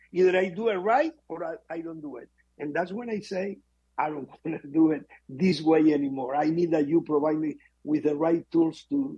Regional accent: Uruguay; English is a second language; We are a very little country with less than 3.5 million people. And there is no kid in my country that doesn't try to play soccer.

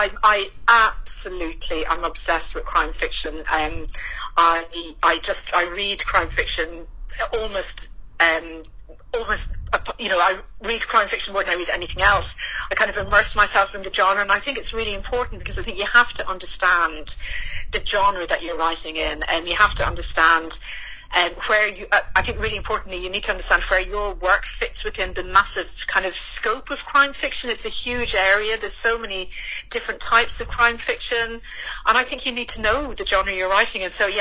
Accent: Ireland; accent: Irish; now in England; So I'm obviously Irish for my accent. I've lived in many, many different places around the world. But in my late 20s, early 30s, I settled in London

